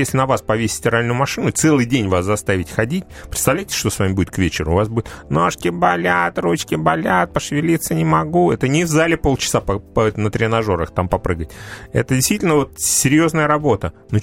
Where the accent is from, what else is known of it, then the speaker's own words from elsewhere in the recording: Moscow, Russia; Вот я москвич, я никогда не выезжал.